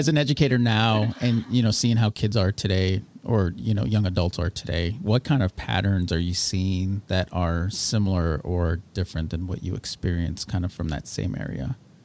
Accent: Midwest, United States; so I grew up in the Midwest and that really wasn't a thing, like being Chicano or Chicana.

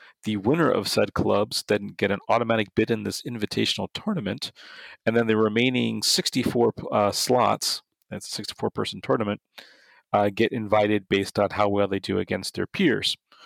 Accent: New England, United States; I grew up in New England, so college sports are, you know, not talked about at all.

